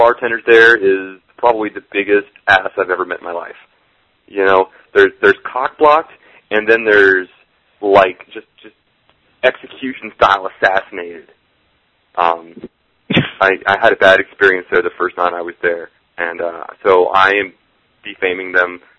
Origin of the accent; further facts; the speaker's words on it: California, United States; Oh, well, sorry, man, you know, I'm from California, so I've never been able to smoke inside except for when I was at Wheat Hike.